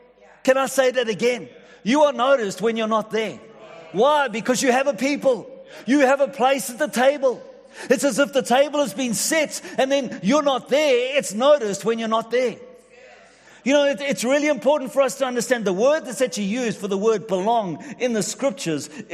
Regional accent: South Africa; also born or lived in England; my family immigrated to South Africa, and I spent most of my growing up years there, went to university there, met my amazing wife there, got married there, got into ministry there

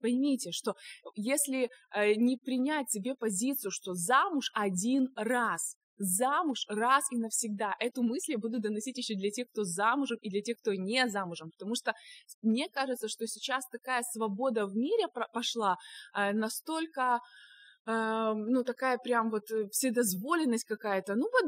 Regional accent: Ukraine; now in United States; мы живем в Америке. Ну вот, собственно говоря, такая моя небольшая визиточка, а сами мы вообще родом из Украины.

